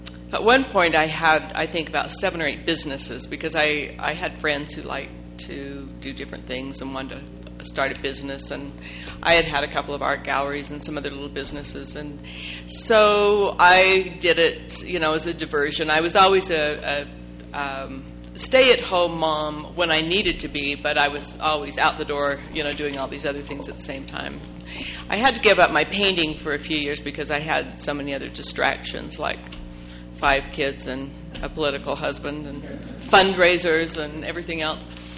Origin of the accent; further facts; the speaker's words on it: Salt Lake City, Utah, United States; also born or lived in Switzerland; Salt Lake was a small city when we were growing up, and we grew up in Liberty Park, Fairmont Park. I had a lot of freedom, attended Salt Lake City schools, graduated from South High School